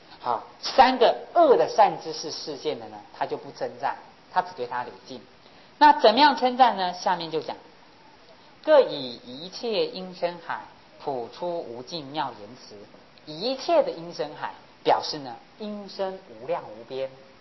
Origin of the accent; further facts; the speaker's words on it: China; 我们中国人讲引恶扬善嘛，扬善一定要合乎圣人之德啊